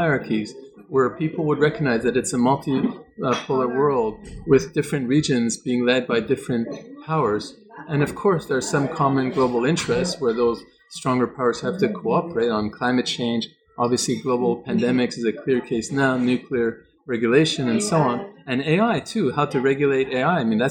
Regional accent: Canada; I'm from Canada

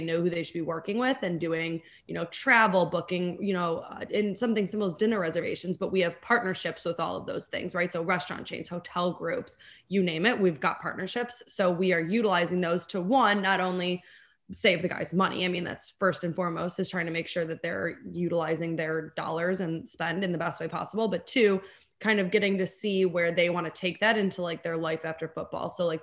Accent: Chicago, Illinois, United States; also born or lived in Los Angeles; I'm from Chicago, so I always like booking Chicago trips and getting to show them like the full, you know, experience.

